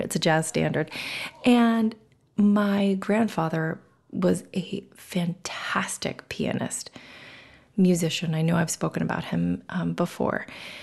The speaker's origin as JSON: {"language": "English", "region": "Florida", "country": "United States", "tie": "born or raised there", "said": "because my mom lived in New York, and we followed my grandparents down to Florida when I was two. So I grew up in Florida"}